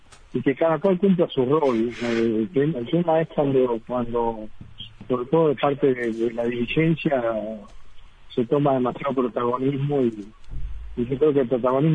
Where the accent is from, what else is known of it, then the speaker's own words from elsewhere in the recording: Río Negro, Uruguay; soy oriundo de Río Negro.